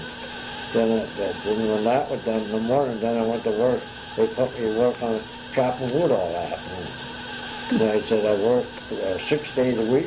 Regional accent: Lakeville, Alabama, United States; I was born in Lakeville, 1905, July 4th, in Eaton, Alabama.

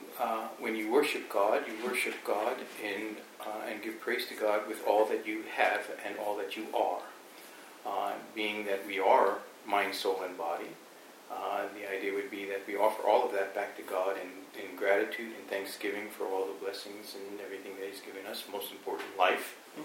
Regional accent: Alaska, United States; fell in love with some guy from Alaska, and so we had some discussions, and here I am.

